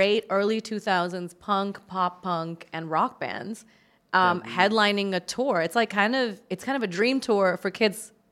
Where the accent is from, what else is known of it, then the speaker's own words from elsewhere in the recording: United States; So, I did not grow up where refined palates exist. I grew up in America.